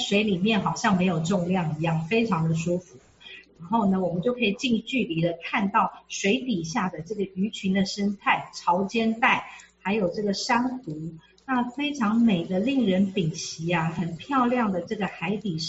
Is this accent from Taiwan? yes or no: yes; Yilan County, Taiwan; 那我是在宜兰长大的，所以我也回了宜兰去看。还有我的家人这样子，我的亲人